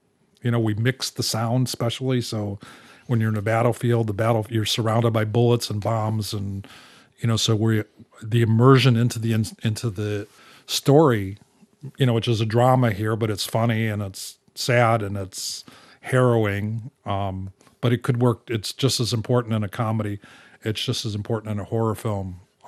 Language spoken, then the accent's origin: English; United States; I'm American